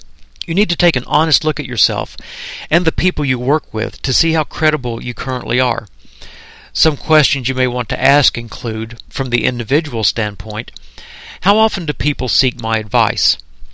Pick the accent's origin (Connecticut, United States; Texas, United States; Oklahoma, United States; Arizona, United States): Oklahoma, United States; Oklahoma City; We had a situation in my hometown of Oklahoma City recently that I think really illustrated this.